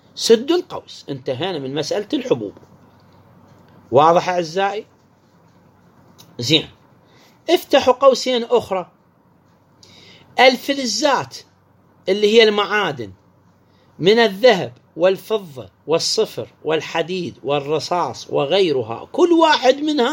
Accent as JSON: {"language": "Arabic", "town": "Basra", "region": "Basra Governorate", "country": "Iraq", "said": "عندنا بالبصرة تقريبا أكثر من 60 نوع من أنواع التمر"}